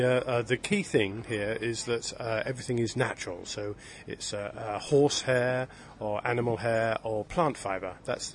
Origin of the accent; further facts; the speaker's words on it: Wales, United Kingdom; We're from Pembrokeshire.